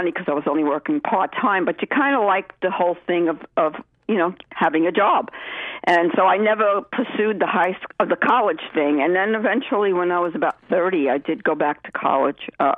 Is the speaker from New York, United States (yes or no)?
yes; Brooklyn, New York, United States; I grew up in Brooklyn. I lived in Brooklyn for probably, well, until Peter and I was probably 25 or 26 when I left Brooklyn, moved to Manhattan.